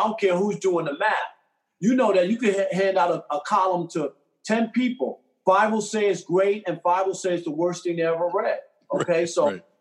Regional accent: New York, United States; My friends thought I was crazy when I left New York, my hometown, covering the Knicks.

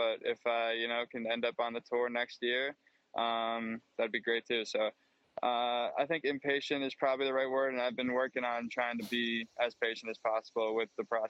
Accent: Northeast, United States; You know, I'm from the Northeast, and a lot of the courses at home are just kind of big golf courses

